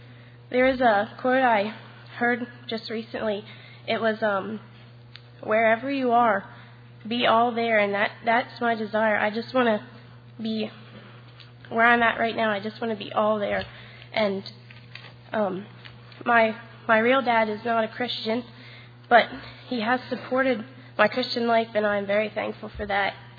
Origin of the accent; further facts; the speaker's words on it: Elverson, Pennsylvania, United States; I'm from Elverson, Pennsylvania